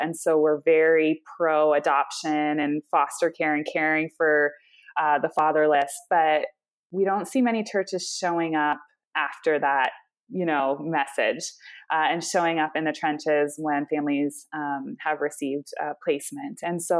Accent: Canada; moved away as an adult; now in United States; So I'm from Canada originally. I moved to the U.S. when I went to Wheaton College to get my grad degree in clinical psychology.

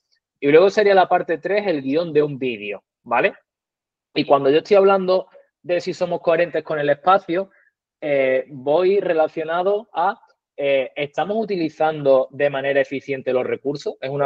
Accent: Andalusia, Spain; accent: Andalusian; soy andaluz, también por mi acento creo que muy del norte no soy, lo estaréis notando.

